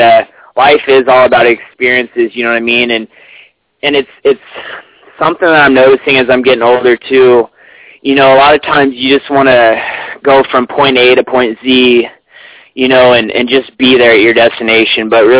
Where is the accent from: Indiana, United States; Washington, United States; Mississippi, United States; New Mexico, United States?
Washington, United States; Okanogan; Starting out back home in good Okanagan, Washington. That's where my hometown is.